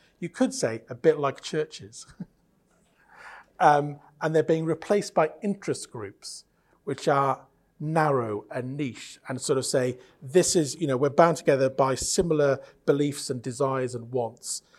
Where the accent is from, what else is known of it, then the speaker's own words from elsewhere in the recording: Wales, United Kingdom; I'm Welsh, so I speak Welsh and I speak English. But I'm typically British in I only speak those two languages